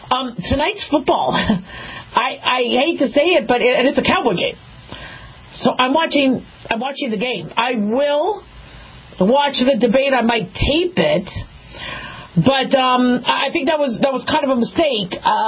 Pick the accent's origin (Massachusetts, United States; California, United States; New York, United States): California, United States; I'm from California. I love California.